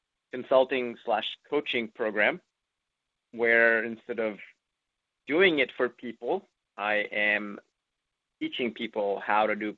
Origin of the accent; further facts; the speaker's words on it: Memphis, Tennessee, United States; also born or lived in Knoxville, Tennessee; I moved to Knoxville, Tennessee for a little bit. And then now I'm back to my hometown of Memphis, Tennessee.